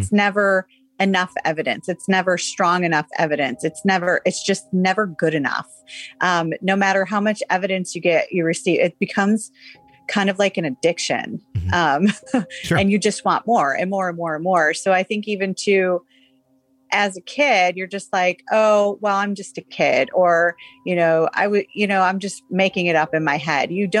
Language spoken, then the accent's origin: English; Chicago, Illinois, United States; And then, of course, I grew up, half of my childhood was, I grew up in Chicago and I live near Resurrection Cemetery, which is one of the most famous ghost stories.